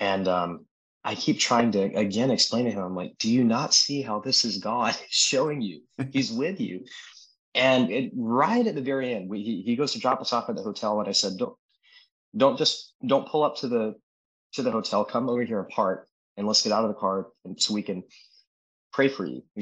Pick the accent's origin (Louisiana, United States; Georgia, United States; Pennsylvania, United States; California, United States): Georgia, United States; Sparta; I'm from South Georgia, a tiny town called Sparta. And why I don't have an accent, I have no idea.